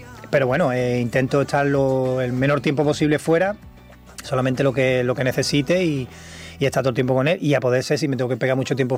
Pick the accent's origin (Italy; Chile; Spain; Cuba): Spain; Jerez, Andalusia; canté en mi tierra, en la Plaza de Toros de Jerez. Yo nunca he vendido tickets en mi casa, en mi tierra, en Jerez.